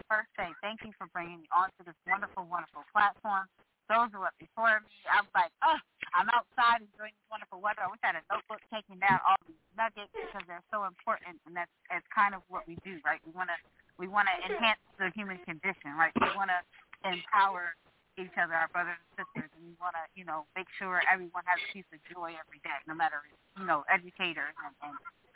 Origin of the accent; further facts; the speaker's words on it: Delaware, United States; I'm a Delawarean, born and raised in Delaware.